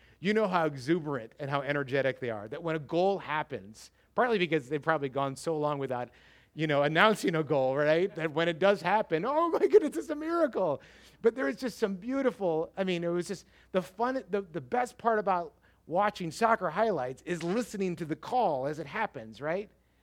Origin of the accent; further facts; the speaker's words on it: United States; I didn't watch any of them because I'm an American, and Americans, I enjoyed watching the highlights of them thoroughly.